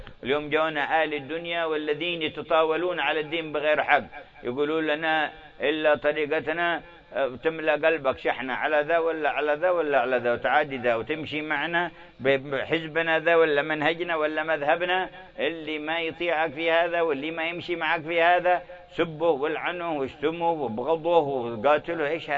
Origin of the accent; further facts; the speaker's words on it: Hadramaut, Yemen; حتى اشتهر عندنا في حضرموت بأنه شيخ المهيع